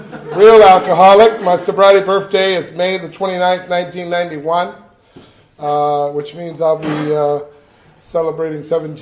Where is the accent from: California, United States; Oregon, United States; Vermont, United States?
California, United States; Los Angeles; And I grew up in the Jordan Downs housing projects in Watts, which is quite a ways away from here, but I love living in the projects. I love being from Watts.